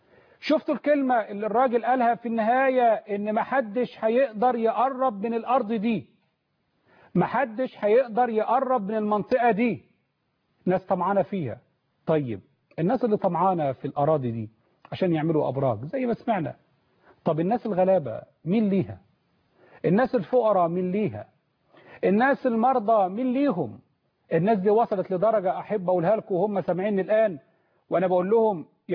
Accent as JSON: {"language": "Arabic", "country": "Egypt", "said": "واحنا جايين كلنا من مصر"}